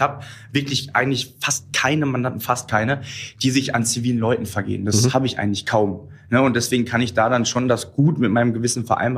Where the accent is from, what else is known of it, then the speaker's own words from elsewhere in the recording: Duisburg, North Rhine-Westphalia, Germany; Aber ich komme aus Duisburg-Marxloh. Also auch etwas, was man so sozialen Brennpunkt nennt.